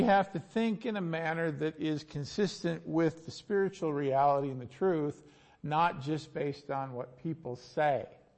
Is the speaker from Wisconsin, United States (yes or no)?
yes; Wisconsin, United States; But I'm not from Buffalo. I'm from Wisconsin, so whatever.